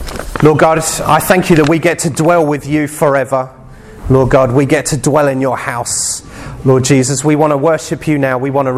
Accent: England, United Kingdom; But it takes a bit of time because we're English.

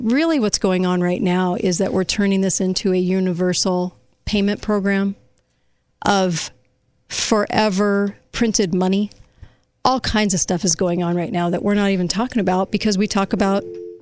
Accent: California, United States; I grew up in California. I've grown up around all kinds of different people of religions and color and everything else.

